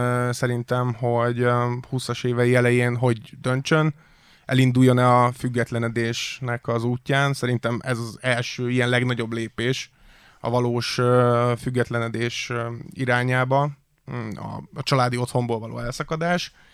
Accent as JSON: {"language": "Hungarian", "region": "Budapest", "country": "Hungary", "tie": "born or raised there", "said": "Ugye budapesti egyetemre jártam, budapesti gyerek vagyok"}